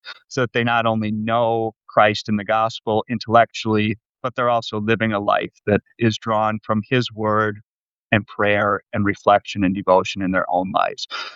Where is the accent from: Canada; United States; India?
United States; Wisconsin; also born or lived in Minnesota; So I grew up in Wisconsin and Minnesota, bounced around both states. I'm glad to be here back in Wisconsin.